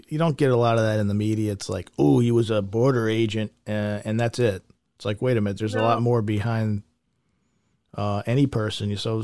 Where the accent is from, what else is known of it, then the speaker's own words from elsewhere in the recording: Pennsylvania, United States; I'm from outside of Philadelphia.